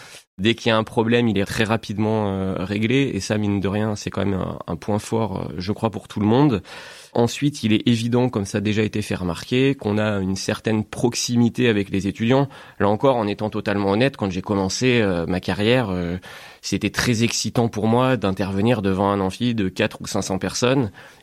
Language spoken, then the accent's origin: French; Auvergne-Rhône-Alpes, France; j'ai grandi personnellement en Isère, du côté de Grenoble.